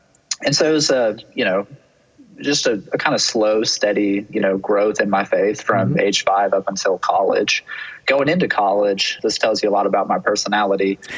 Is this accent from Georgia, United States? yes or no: yes; Valdosta, Georgia, United States; And we grew up in Valdosta, Georgia, you know, a medium-sized town in South Georgia.